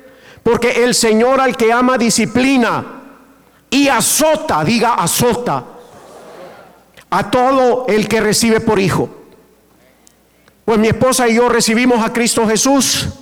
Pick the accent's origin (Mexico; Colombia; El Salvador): El Salvador; Hacía puros de marihuana usando las palabras del Nuevo Testamento que en mi país, El Salvador, los evangelistas regalaban los Nuevo Testamento en tamaño pequeño.